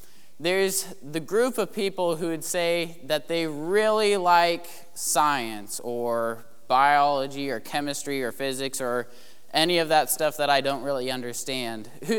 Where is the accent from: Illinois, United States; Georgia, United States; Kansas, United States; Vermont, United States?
Kansas, United States; probably because I'm from Kansas, and we don't see a lot of that around here.